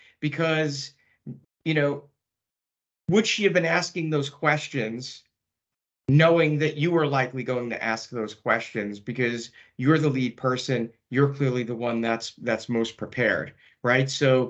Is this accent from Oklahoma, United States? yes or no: no; New York, United States; regardless of how A-type I am as a New Yorker